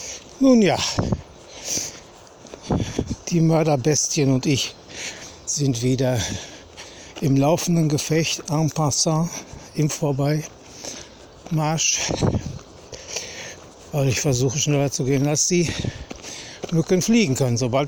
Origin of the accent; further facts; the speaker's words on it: North Rhine-Westphalia, Germany; so wie bei uns im Ruhrgebiet auch diese kleinen Wege immer sind.